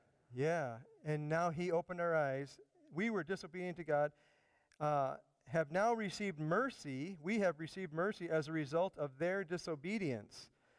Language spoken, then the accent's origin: English; Chicago, Illinois, United States; I'm from Chicago, you know. It's like none of this Minnesota nice.